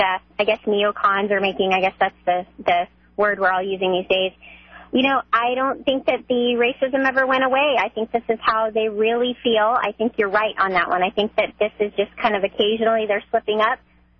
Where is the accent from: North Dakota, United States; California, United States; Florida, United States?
Florida, United States; now in Marysville, United States; I was born and raised in the Southeast, North Central Florida, if you could believe